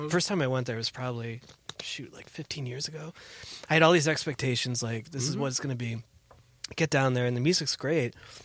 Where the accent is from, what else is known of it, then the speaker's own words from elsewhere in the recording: Cleveland, Ohio, United States; So if I'm from Brooklyn, I'm not. I'm from Cleveland.